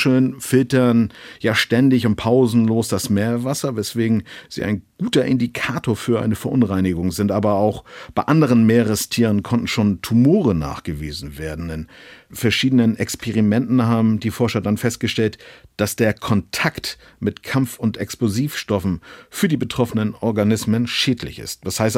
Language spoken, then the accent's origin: German; Kiel, Schleswig-Holstein, Germany; Also ich bin ja Kieler und nicht weit weg von der Küste der schleswig-holsteinischen Landeshauptstadt.